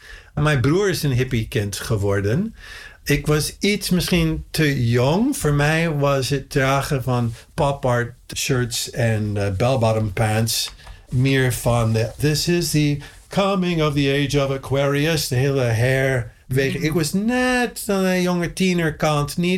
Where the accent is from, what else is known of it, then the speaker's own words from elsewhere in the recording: Pasadena, California, United States; En fietste overal in Pasadena, eigenlijk is waar ik geboren ben. Dat is in de buitenwijk van Los Angeles.